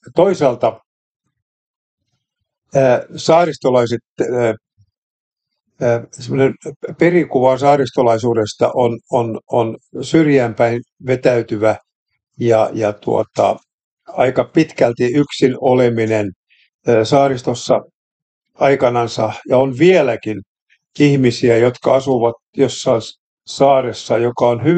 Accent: Lyökki, Southwest Finland, Finland; mäkin olen kotoisin Lomperin tuota Lyökistä, eli Uudenkaupungin ulkosaaristosta, joka on ihan siellä se ulkomeren partalla

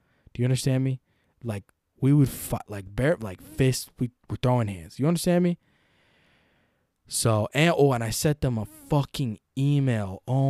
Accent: Brooklyn, New York, United States; I'm from Brooklyn.

